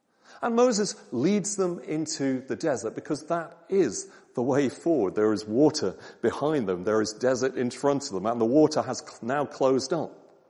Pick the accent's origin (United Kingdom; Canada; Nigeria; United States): United Kingdom; I'm British.